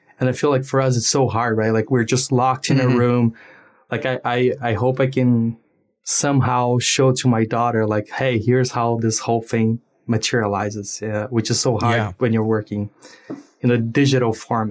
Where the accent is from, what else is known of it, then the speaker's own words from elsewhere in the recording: Brazil; like we grew up in Brazil without, you know, a lot of money.